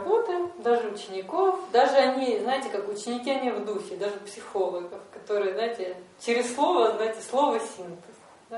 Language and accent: Russian; Odesa, Odesa Oblast, Ukraine; Как мне говорят, а вы откуда? Я говорю, с Одессы.